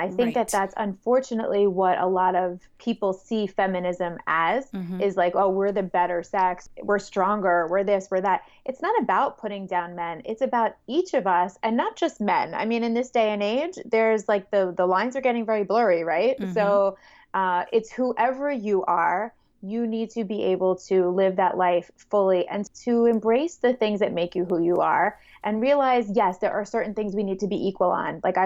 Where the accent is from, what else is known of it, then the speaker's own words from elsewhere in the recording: New York, United States; accent: New York; And I am, in case you haven't heard in my accent already, located in New York. Born and raised, and I've been shooting boudoir for about 10 years.